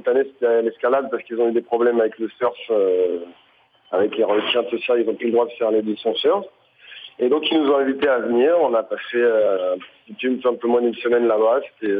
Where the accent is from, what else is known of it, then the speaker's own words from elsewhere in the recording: Paris, Île-de-France, France; on est de Paris, en fait.